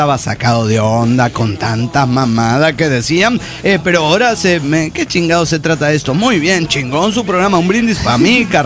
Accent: Tuxtla Gutiérrez, Chiapas, Mexico; de Tuxtla Gutiérrez, Chiapas, México.

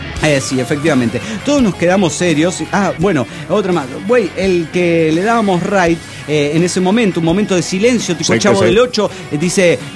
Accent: Hermosillo, Sonora, Mexico; de Hermosillo, Sonora, México.

